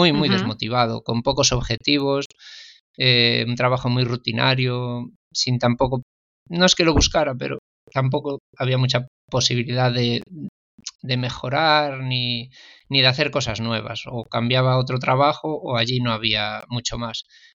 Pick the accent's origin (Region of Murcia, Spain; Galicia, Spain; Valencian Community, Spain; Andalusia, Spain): Galicia, Spain; gallego, de Galicia.